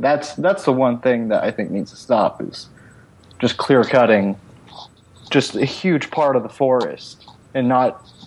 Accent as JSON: {"language": "English", "region": "Oregon", "country": "United States", "tie": "born or raised there", "said": "like growing up where I grew up in Oregon, I knew about"}